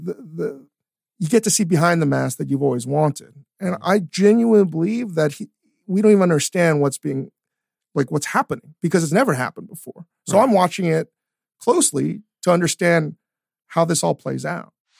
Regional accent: Virginia, United States; also born or lived in Richmond; I grew up in Northern Virginia. I spent a lot of time in Richmond.

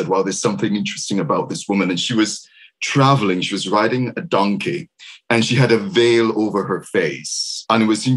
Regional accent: Jamaica; When I read that, I was stunned because growing up in Jamaica, I've never heard of lace bark.

